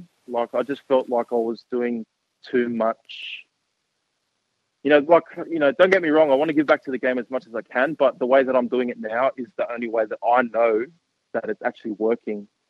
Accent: Sydney, New South Wales, Australia; So I was brought up or born and bred in Sydney.

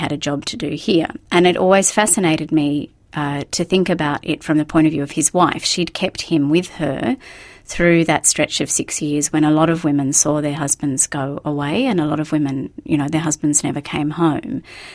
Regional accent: Thirroul, New South Wales, Australia; I grew up near Thirroul.

